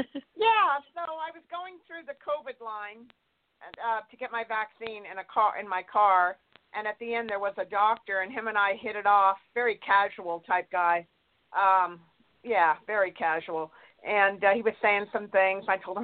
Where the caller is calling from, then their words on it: Santa Barbara, California, United States; and I'm calling from California, Santa Barbara.